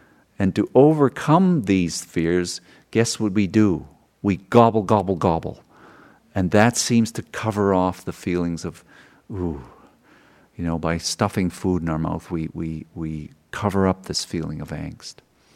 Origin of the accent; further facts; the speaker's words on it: Missouri, United States; you know, I'm from Missouri, show me, and I tried it.